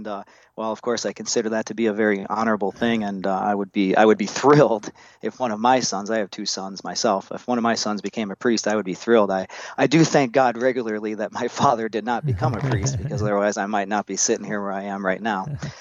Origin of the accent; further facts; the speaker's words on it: Detroit, Michigan, United States; born there; Yeah, so I was born in Detroit